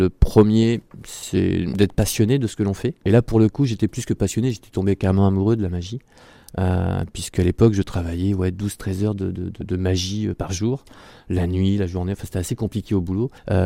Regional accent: Châteauroux, Centre-Val de Loire, France; Sachant que moi, je suis natif de Châteauroux, c'était très petit à l'époque, pas beaucoup d'informations, les communications étaient un peu limitées.

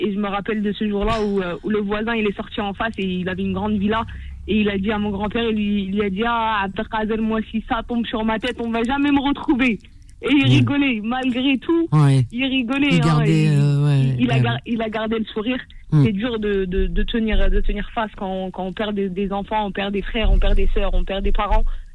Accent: Algeria; quand j'étais petite en Algérie

